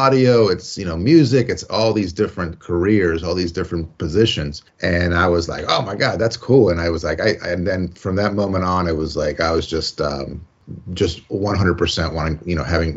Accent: Cuba; moved away; my dad was, you know, we came from Cuba, and my dad didn't speak English

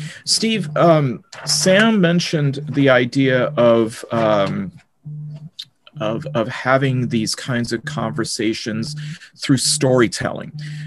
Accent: England, United Kingdom; Growing up in England, I certainly found that.

